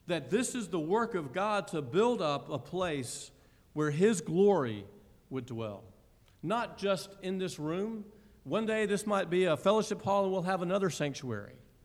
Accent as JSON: {"language": "English", "town": "Augusta", "region": "Georgia", "country": "United States", "said": "I'm from Augusta, I'm all into that."}